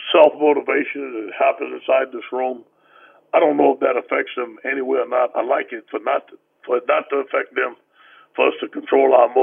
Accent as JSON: {"language": "English", "region": "Louisiana", "country": "United States", "tie": "born or raised there", "said": "Well, you know, I was raised in South Louisiana by two great parents"}